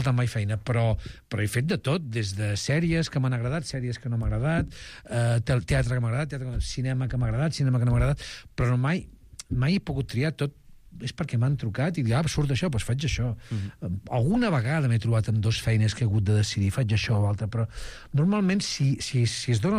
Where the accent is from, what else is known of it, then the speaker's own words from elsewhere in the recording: Sabadell, Catalonia, Spain; jo soc de Sabadell, les companyies professionals que venien a Sabadell les anava a veure